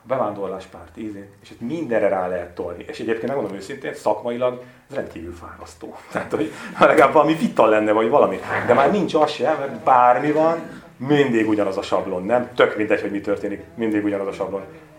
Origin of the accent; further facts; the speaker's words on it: Sátoraljaújhely, Borsod-Abaúj-Zemplén, Hungary; hazamentem Sátorajóújhelyre, és rettegnek. Ez olyan, én imádom, mert tényleg én szerelmes vagyok a szülőföldembe, Zemplén, meg Sátorajóújhelyt kifejezetten szeretem.